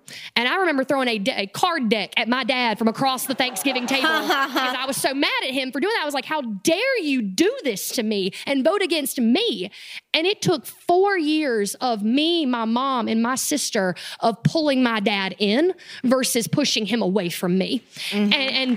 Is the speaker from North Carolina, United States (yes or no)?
yes; Roxboro, North Carolina, United States; So I live in Roxboro, North Carolina right now. I'm from Roxboro in Person County. It's an R+20 county.